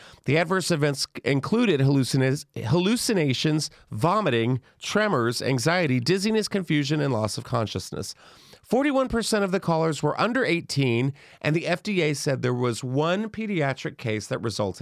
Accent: the South, United States; because I grew up in the South.

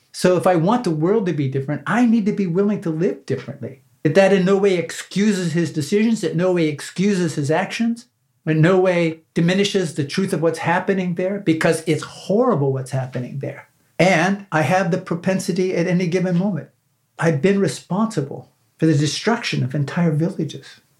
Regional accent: Pennsylvania, United States; I grew up in Northwest Pennsylvania. It was populated by an influx of Eastern Europeans, Polish, Slovakian, Ukrainian.

